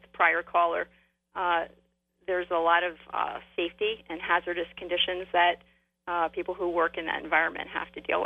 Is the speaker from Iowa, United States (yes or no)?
no; Ohio, United States; Oh, absolutely. I grew up in Stark County, and my father worked at Republic Steel Union Drawn Division in Massillon